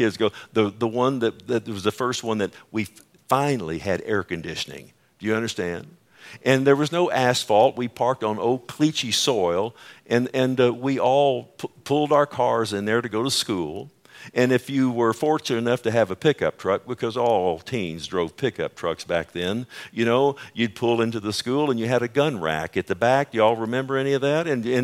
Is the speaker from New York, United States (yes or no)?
no; Keller, Texas, United States; In the town that I grew up in Keller